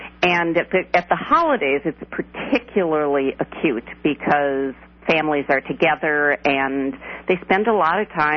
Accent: Minneapolis, Minnesota, United States; When I grew up in Minneapolis, and the gas company, which was quaintly called Minigasco, used to send recipes with the bill.

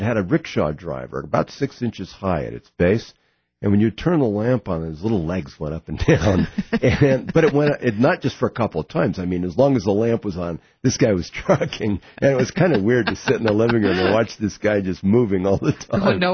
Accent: Washington, United States; very like the one I describe in This Boy's Life, where I grew up in Washington State.

